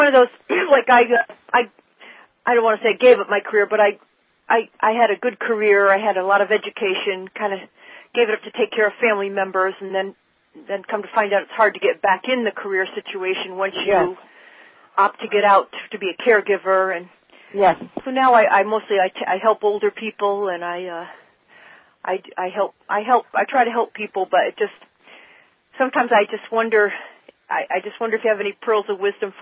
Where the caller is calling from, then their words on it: Schenectady, New York, United States; Well, I'm in a funny town. It's called Schenectady, New York. It's outside of Albany.